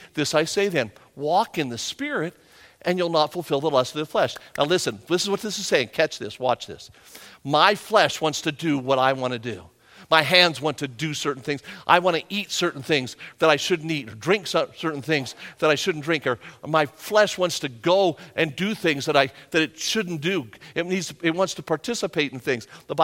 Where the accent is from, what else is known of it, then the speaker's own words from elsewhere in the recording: England, United Kingdom; My dad was Lebanese, spoke 8 different languages. I am English and I only speak one language.